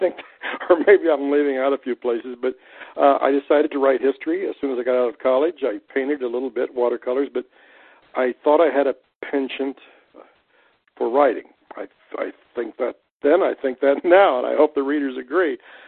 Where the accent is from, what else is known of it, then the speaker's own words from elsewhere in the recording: Missouri, United States; also born or lived in Lawrence, Kansas; I hail from Kansas and Missouri. I was born in Kansas, Lawrence, Kansas, but I spent the first 5 years of my life on a farm in southwest Missouri and then lived back and forth in between the states.